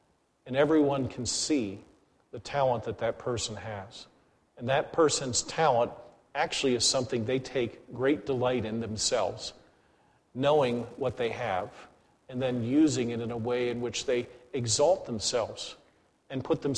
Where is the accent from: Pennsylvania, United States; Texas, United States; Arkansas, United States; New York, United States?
Pennsylvania, United States; Gettysburg; I personally come from a town that had one of the greatest killing times in American history, born and raised in Gettysburg.